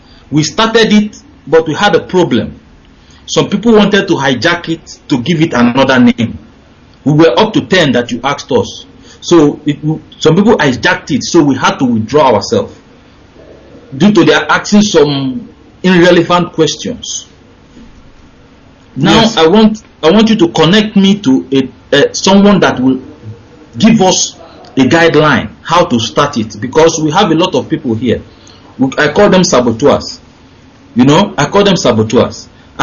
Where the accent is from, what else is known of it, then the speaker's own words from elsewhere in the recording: Umuoji, Anambra, Nigeria; now in Las Palmas, Spain; I'm from Umuoji.